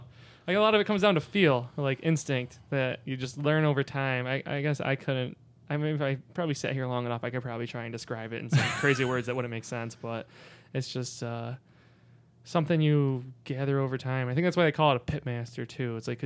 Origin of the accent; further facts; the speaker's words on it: New York, United States; And then one guy wouldn't try my food because I was from New York